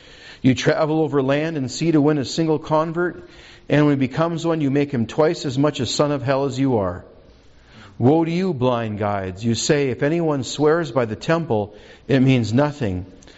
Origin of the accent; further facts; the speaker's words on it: Minnesota, United States; See, you lived out west. I grew up in Minnesota. It rained half the time.